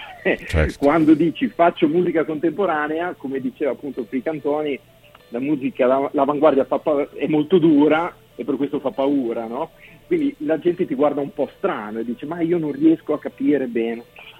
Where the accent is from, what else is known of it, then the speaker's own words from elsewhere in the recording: Reggio Emilia, Emilia-Romagna, Italy; visto che sono di Reggio Emilia